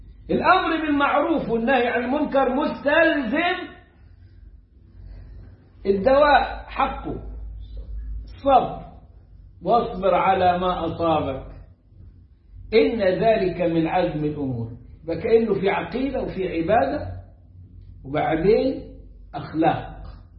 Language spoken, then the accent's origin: Arabic; Upper Egypt, Egypt; أنا صعيدي أهو بقول لك أهو